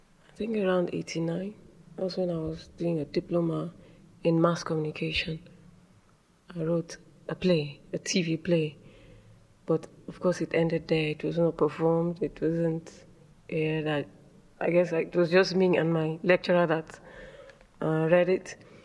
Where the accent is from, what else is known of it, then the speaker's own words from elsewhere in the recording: Nigeria; I am from Nigeria. I'm a lecturer at the Redeemers University, that is RCCG Camp, Nigeria.